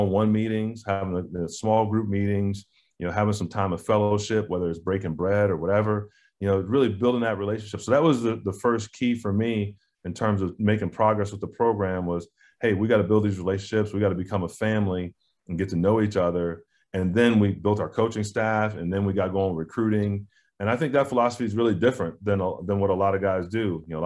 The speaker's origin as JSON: {"language": "English", "region": "Midwest", "country": "United States", "tie": "born or raised there", "said": "we have a different feeling here in the winter as opposed to what I grew up with in the Midwest."}